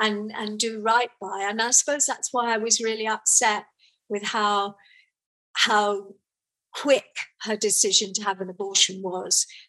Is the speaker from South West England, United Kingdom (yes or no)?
no; South East England, United Kingdom; it reminded me of the Sussex countryside because I was brought up in Sussex.